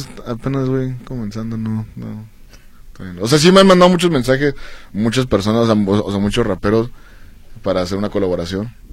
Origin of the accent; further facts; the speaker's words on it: Tijuana, Baja California, Mexico; Es que yo soy de Tijuana. Uh-huh. Puro 664. Puro Tijuana, Baja Califas